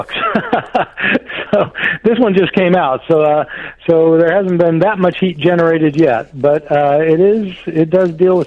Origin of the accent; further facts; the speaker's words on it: North Carolina, United States; I'm from North Carolina.